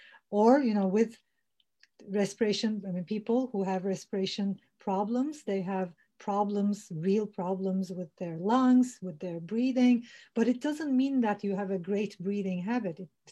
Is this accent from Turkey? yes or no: yes; Turkey; now in London, United Kingdom; I'm originally from Turkey. I'm Turkish